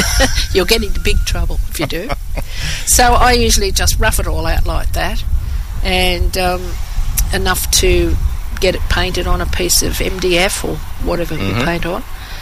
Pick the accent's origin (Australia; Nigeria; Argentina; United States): Australia; Echuca, Victoria; I'm from the big town of Echuca, just up the road, which makes it really easy for me to get here in the morning and leave in the afternoon.